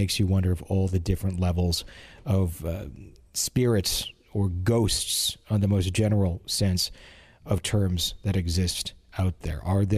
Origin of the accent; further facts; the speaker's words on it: Missouri, United States; I grew up in Southwest Missouri in a small farming community.